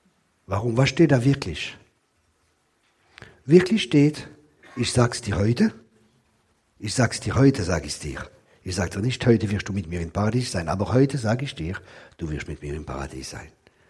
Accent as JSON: {"language": "German", "region": "Grand Est", "country": "France", "second_language": "German", "said": "Ich komme aus dem Elsass, aus dem verheißenen Land. Das Land, wo Sauerkraut und Bier fließt."}